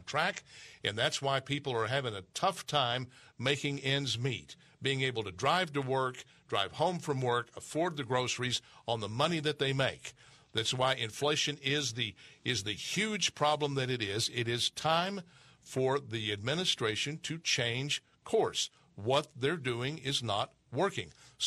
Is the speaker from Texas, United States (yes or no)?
yes; Texas, United States; we have Pat Fallon, Congressman Pat Fallon, also from my home state of Texas